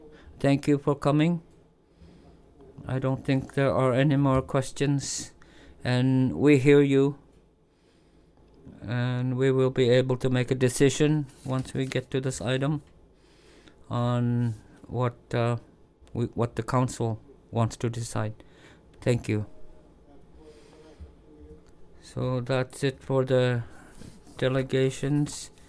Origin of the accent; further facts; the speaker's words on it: Iqaluit, Nunavut, Canada; I'm from Iqaluit. Since my parents moved here before I was born, from Panaktok